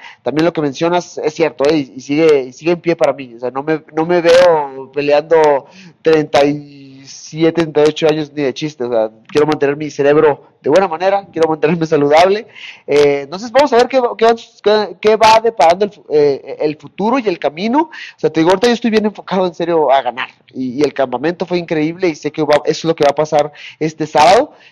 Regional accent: Tijuana, Baja California, Mexico; pero yo, por ejemplo, en Tijuana, de donde yo soy

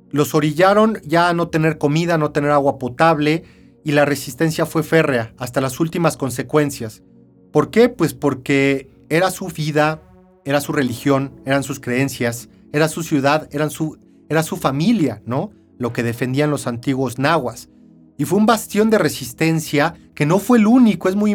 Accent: Mexico; Creo que nosotros como mexicanos nos quedamos cortos en la generación de contenidos

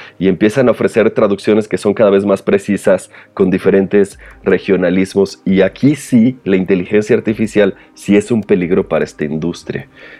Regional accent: Mexico; a nosotros como mexicanos nos podrá salir más o menos natural

